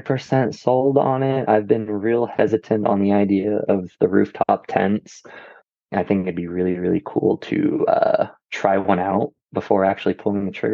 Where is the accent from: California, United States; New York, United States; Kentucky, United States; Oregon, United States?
Oregon, United States; Medford; born there; I was born down in Medford, Oregon, down in Southern Oregon. So okay. the Rogue Valley. I was actually born in Rogue Valley Medical Center.